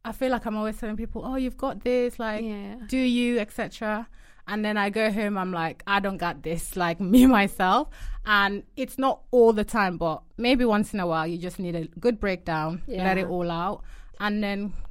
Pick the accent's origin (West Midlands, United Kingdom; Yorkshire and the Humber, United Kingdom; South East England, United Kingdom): Yorkshire and the Humber, United Kingdom; accent: Yorkshire; moved away as an adult; Oh, my Yorkshire God, my Yorkshire accent was so thick. When I moved to uni, people used to say something.